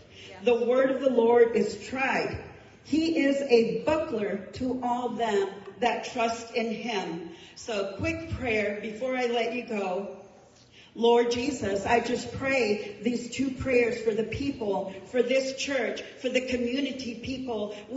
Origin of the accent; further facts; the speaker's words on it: Traverse City, Michigan, United States; I'm originally from Traverse City